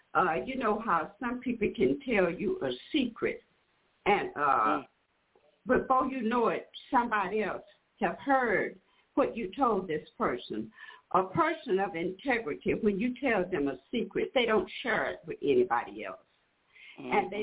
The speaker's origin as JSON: {"language": "English", "town": "Houston", "region": "Texas", "country": "United States", "said": "from Houston."}